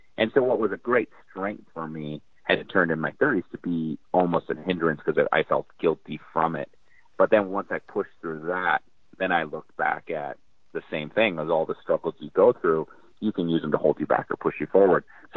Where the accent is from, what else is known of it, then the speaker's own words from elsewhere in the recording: North Dakota, United States; When you say that, I initially think of I grew up in North Dakota, small family farm. All my family were immigrants, and we grew up hardworking family.